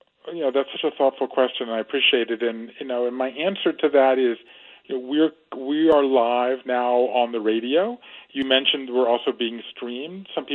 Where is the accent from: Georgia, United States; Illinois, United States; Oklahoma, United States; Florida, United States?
Georgia, United States; Savannah; He lives in Savannah, Georgia, my hometown.